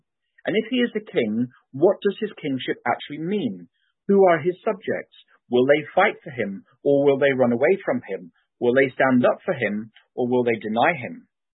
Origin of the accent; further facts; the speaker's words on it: England, United Kingdom; now in Berrien Springs, United States; As you can tell from my accent, although I live in Berrien Springs, I was raised in England.